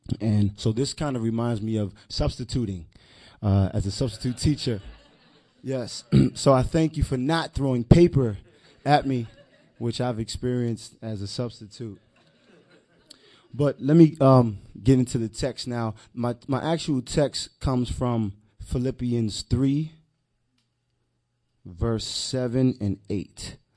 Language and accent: English; New York City, New York, United States; first language Spanish; English is a second language; first say I'm originally from the Bronx, New York, Yankees. By way of Latin America, my mother's from Colombia and my father's from Cuba, hence